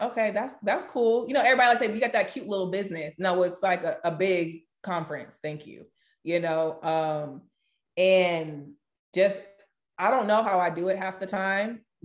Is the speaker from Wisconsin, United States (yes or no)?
no; California, United States; I'm from Cali. Like, we love people.